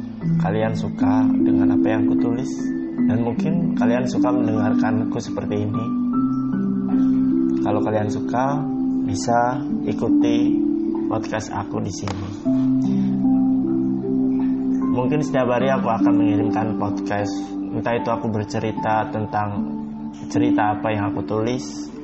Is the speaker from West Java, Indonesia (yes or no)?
no; Tembilahan, Riau, Indonesia; born there; Aku lahir di Tembilahan, tepatnya di Indragiri Hilir. Aku lahir tahun 94 dan hidup di keluarga yang sederhana dan berkecukupan. Ya kalau dikategorikan, ya kelas ekonomi menengah ke bawah.